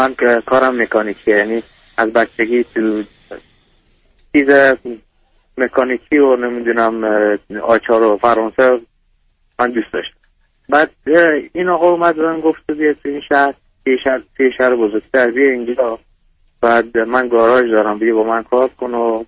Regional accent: Iran; من که از تو ایران به دنیا اومدم، تو ایران بزرگ شدم، ولی به خاطری که اصلیتم افغانیه

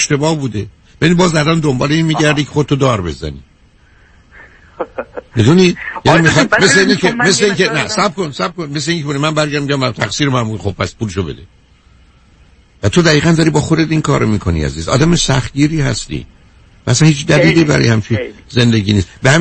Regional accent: Iran; moved away as an adult; now in United States; این 40 سال قبل از ایران خارج شدم، آمدم امریکا،

